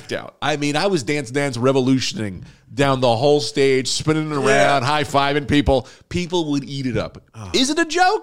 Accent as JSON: {"language": "English", "region": "New Jersey", "country": "United States", "said": "Like mentally, well, I'm from Jersey. My dad's from the Bronx, so there's always like, I could have been a New Jersey comedian."}